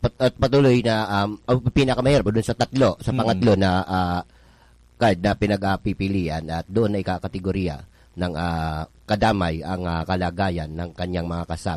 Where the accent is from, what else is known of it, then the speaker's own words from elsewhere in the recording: Visayas, Philippines; doon mismo sa amin sa Bisaya